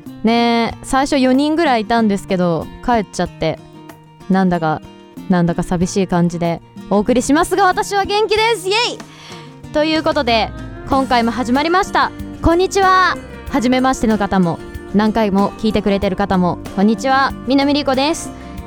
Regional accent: Shizuoka, Japan; now in Tokyo, Japan; 私静岡県出身で、あの今年こっちの方に、まあ、東京の方に来たんですけど

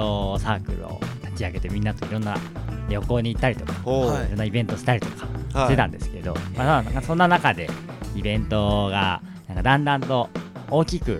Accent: Nagoya, Aichi, Japan; moved away as an adult; also born or lived in Gifu; now in Tokyo, Japan; 岐阜生まれ名古屋育ちで、東京には大学から来たんですけれども、はい、一人暮らしをずっとしていて

